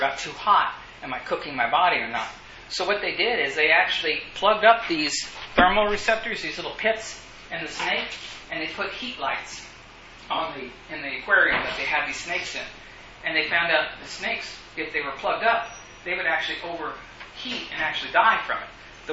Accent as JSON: {"language": "English", "town": "Sweetwater", "region": "Texas", "country": "United States", "tie": "born or raised there", "said": "So I grew up in Sweetwater, Texas, I know. But only from high school on up."}